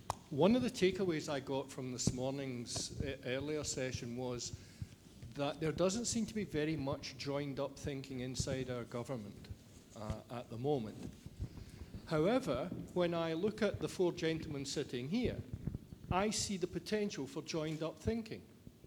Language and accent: English; Scotland, United Kingdom; Seems like logical thinking, but then I'm Scottish.